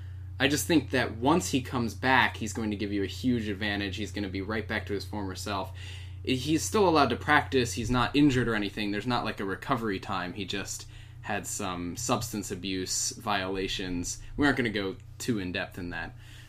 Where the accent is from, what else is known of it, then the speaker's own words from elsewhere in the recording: Denver, Colorado, United States; born there; I was born in the Denver area, and I've always had sort